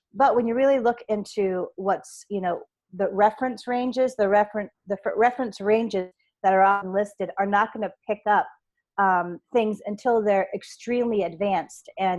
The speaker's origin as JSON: {"language": "English", "country": "United States", "tie": "born or raised there", "said": "the school that was in my hometown was National University"}